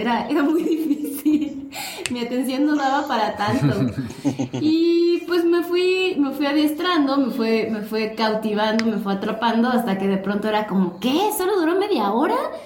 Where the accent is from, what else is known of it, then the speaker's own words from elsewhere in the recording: Mexico; nosotros somos de México